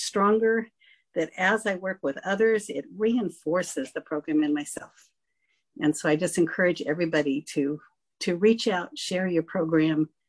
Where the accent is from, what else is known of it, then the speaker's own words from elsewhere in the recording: Byron, Georgia, United States; from Byron, Georgia. That's right in the middle of the state of Georgia.